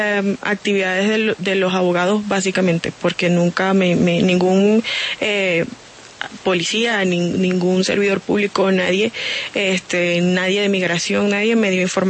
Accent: Colombia; also born or lived in Venezuela; Yo soy colombiana, yo tramité mi hice todo estando en Venezuela aún.

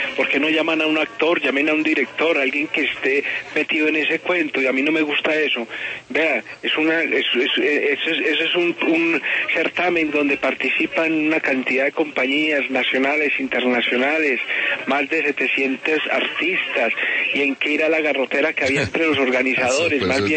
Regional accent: Mexico; soy mexicano

